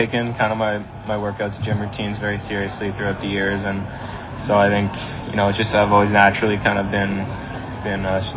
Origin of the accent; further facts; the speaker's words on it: London, Ontario, Canada; because I'm from London